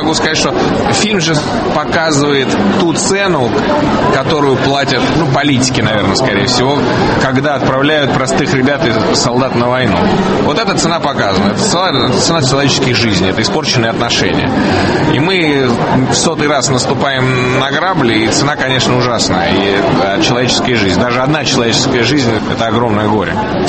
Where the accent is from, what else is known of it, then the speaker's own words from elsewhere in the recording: Moscow, Russia; now in Tbilisi, Georgia; я, в принципе, грузин, который вырос в Москве, который сейчас живет в Тбилиси.